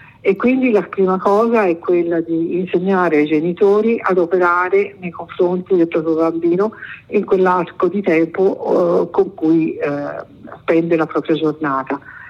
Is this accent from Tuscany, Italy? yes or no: yes; San Casciano in Val di Pesa, Tuscany, Italy; perché io sono di San Casciano